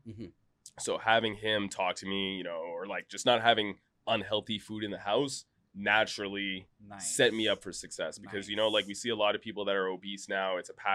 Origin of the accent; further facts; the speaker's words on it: Canada; I lost a lot of muscle during the pandemic because I'm from Canada and our pandemic lasted longer than it should.